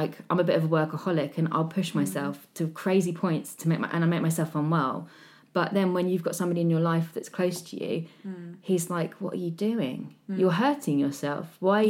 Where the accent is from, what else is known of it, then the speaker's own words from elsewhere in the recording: South East England, United Kingdom; I'm from Hampshire. I sound posh. I'm white. I grew up with people who are very wealthy. I went to state school